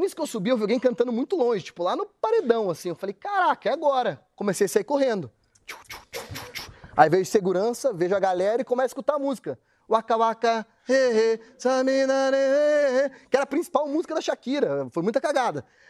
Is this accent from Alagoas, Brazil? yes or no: no; Curitiba, Paraná, Brazil; moved away as an adult; now in Rio de Janeiro, Brazil; Sou de Curitiba, em 2010 vim morar no Rio de Janeiro, né?